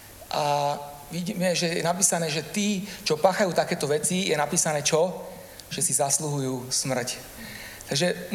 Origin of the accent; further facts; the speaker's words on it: Bratislava, Bratislava Region, Slovakia; now in Galanta, Slovakia; Vyrastal som v Bratislave, aj keď som teraz pastorom Galante, ale to je miesto, kde som žil svojich prvých 20 rokov.